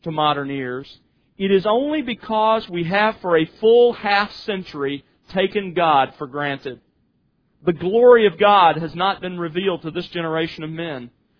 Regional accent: Mobile, Alabama, United States; I grew up in Mobile, Alabama. Every summer afternoon, about 2 o'clock to 3 o'clock, some of you have lived there, you'll know what I mean, a thunderstorm came off of the Gulf of Mexico

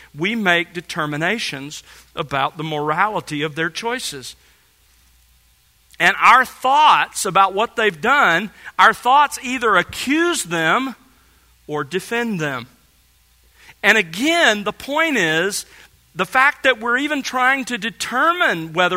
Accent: Mobile, Alabama, United States; I grew up in Mobile and grew up loving and playing football.

